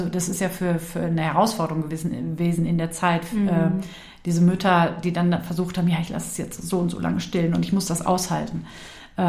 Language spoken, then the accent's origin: German; Unna, North Rhine-Westphalia, Germany; also ich komme in dem Fall aus Unna, bin also eher NRW-weit unterwegs